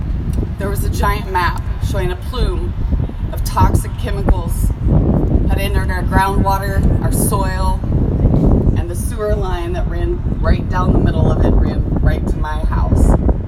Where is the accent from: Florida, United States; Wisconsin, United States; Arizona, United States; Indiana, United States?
Indiana, United States; Franklin; I'm from Franklin, Indiana.